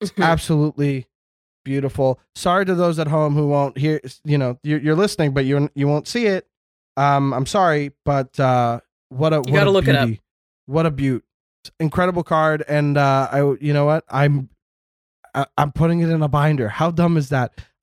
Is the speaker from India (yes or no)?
no; Montreal, Quebec, Canada; I grew up in the East End